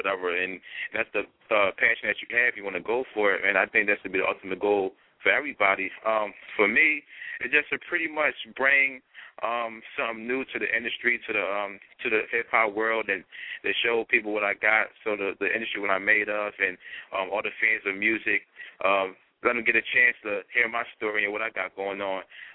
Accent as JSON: {"language": "English", "town": "Philadelphia", "region": "Pennsylvania", "country": "United States", "tie": "born or raised there", "said": "I'm from Philadelphia, born and raised, you know."}